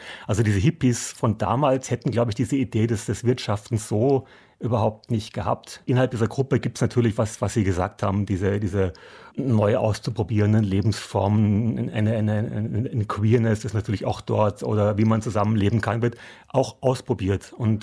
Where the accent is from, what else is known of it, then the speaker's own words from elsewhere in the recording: Germany; now in Austria; Ich bin Deutscher und darf gar nicht wählen in diesem Land, was mich irrsinnig ärgert natürlich, weil ich irgendwie schon sehr, sehr lange hier lebe.